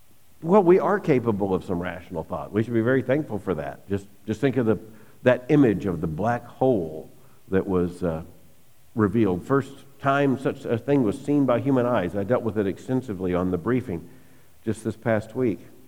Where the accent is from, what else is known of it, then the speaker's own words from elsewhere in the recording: the South, United States; because as I tell people, I grew up in the South, where when you were a child in the summer, you went to vacation Bible schools.